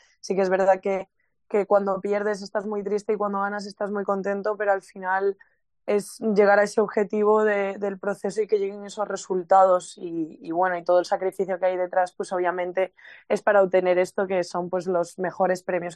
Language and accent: Spanish; Vilagarcía, Galicia, Spain; pueda volver a conseguir, pues es algo muy bonito para Galicia y en mi caso para Vilagarcía, para mi pueblo.